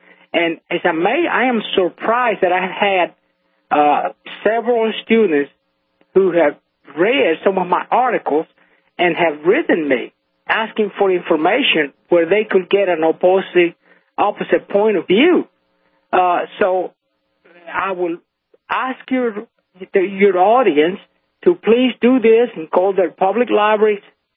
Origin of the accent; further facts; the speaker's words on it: Sancti Spíritus, Cuba; English is a second language; now in United States; in the Escambray Mountains, where my where we live, and right next door to Santi Espíritu, that was my hometown